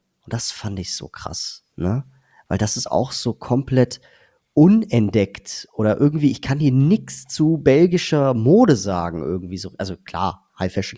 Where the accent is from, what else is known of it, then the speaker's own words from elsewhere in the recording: Cologne, North Rhine-Westphalia, Germany; ich komme aus Köln